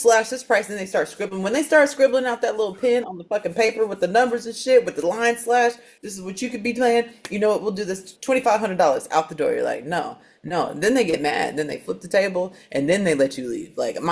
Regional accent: the South, United States; I'm from the South, so I've had some decent white people food.

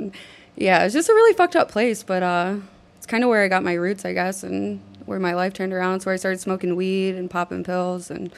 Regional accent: Illinois, United States; I'm from Central Illinois, and it's like I call myself one of the children of the corn.

